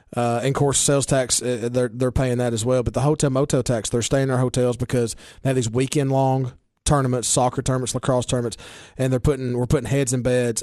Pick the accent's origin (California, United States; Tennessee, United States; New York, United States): Tennessee, United States; Baxter; like, you and I growing up in Baxter, what did we play with?